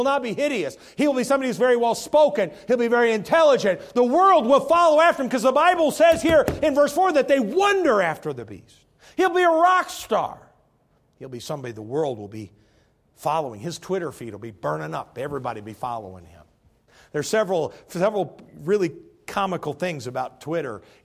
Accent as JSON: {"language": "English", "region": "Midwest", "country": "United States", "said": "Because it's funny, I'm from the Midwest. I never saw Washington except in National Geographic."}